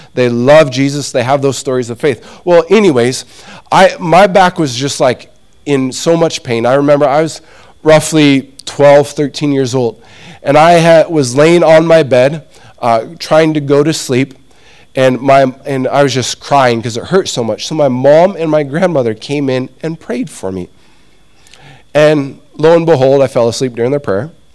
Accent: Montana, United States; When I was younger, I grew up in Montana. Montana is mountains, as you can imagine.

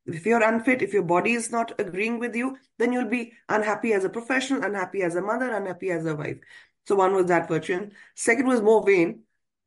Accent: Jammu and Kashmir, India; moved away; also born or lived in Delhi; So I am a Kashmiri, born and brought up in Kashmir. I did my early years, the best years of my life, spent over there.

